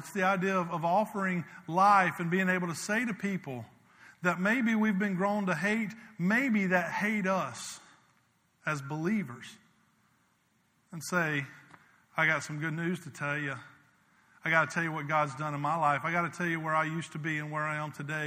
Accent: South Carolina, United States; now in Orlando, United States; I know where I grew up. I know where I came from. I grew up in South Carolina.

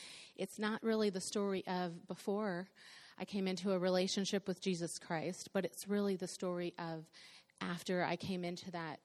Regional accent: Ohio, United States; So to give you a little bit of background, growing up, I grew up in Ohio, Northwest Ohio, and I have three sisters

